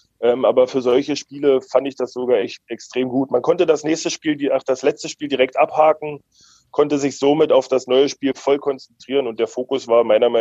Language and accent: German; Premnitz, Brandenburg, Germany; now in Eisenach, Germany; Genau, ich komme aus Premnitz gebürtig. Das ist ein kleines Dörflein, sage ich mal, am Havelland, 5000 Einwohner.